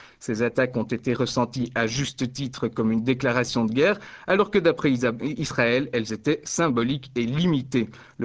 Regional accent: Belgium; dans un centre fermé pour sans-papiers chez nous en Belgique

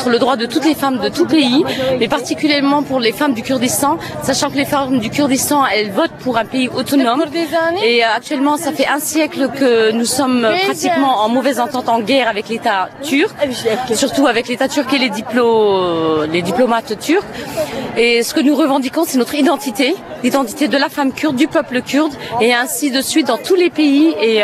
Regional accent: Grand Est, France; Nous venons de France. Hein. Nous venons de France, dans la région de Moselle et d'Alsace.

